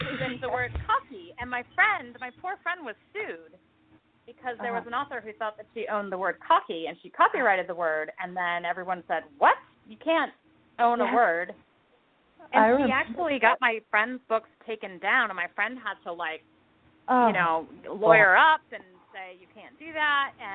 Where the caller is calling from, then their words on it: Virginia, United States; I'm joining you guys from Virginia in the U.S. of A., and it's a rainy, dark and rainy day here.